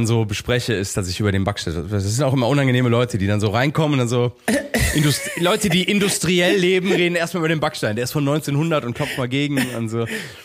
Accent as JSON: {"language": "German", "country": "Canada", "said": "also das weiß ich auch als Kanadier, wie scheiße das sein kann"}